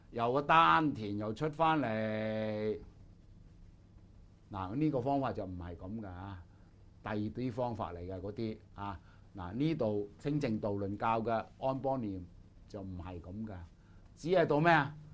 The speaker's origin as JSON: {"language": "Cantonese", "country": "China", "said": "如果揾唔到人中上面一點咧，我哋亞洲我哋中國人咧，多數都揾到人中呢一點嘅。"}